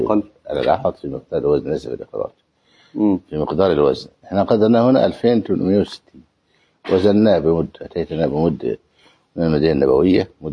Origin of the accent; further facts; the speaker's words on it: Egypt; يعني مثلا في مسألة النكاح بلا ولي عندنا في مصر